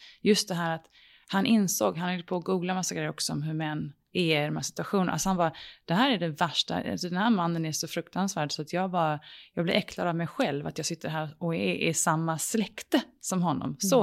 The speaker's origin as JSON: {"language": "Swedish", "region": "London", "country": "United Kingdom", "tie": "born or raised there", "said": "Det är en engelsk kille, jag är uppväxt i London."}